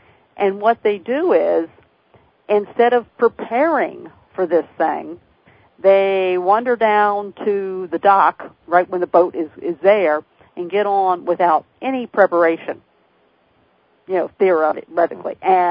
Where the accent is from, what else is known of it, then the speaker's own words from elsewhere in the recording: Maryland, United States; accent: Southern Maryland; I know. It's my Southern Maryland accent.